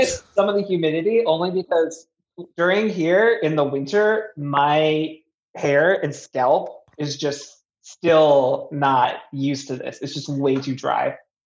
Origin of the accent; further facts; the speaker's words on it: Texas, United States; also born or lived in San Antonio; So I was born in San Antonio and I moved around kind of a bunch like around that area, but essentially central and south Texas.